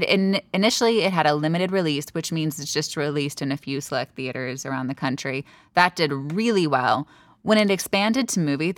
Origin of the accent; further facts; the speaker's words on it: California, United States; And I'm from Northern California, and I remember when it happened